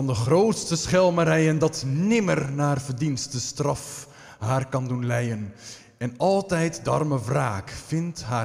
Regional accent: Woerden, Utrecht, Netherlands; Je weet dat ik oorspronkelijk uit Woerden kom.

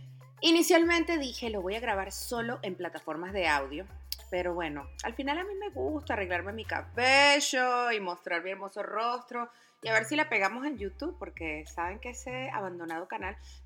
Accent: Venezuela; moved away; normalmente lo escribo … vez de ser … como de repente lo hacía en mi país, Venezuela. Tengo 7 años viviendo en este maravilloso país que se volvió mi hogar

